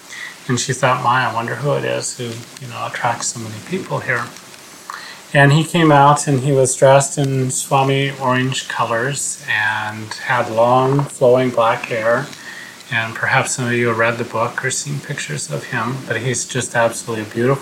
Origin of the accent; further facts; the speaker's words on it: Seattle, Washington, United States; I'm from Seattle, Washington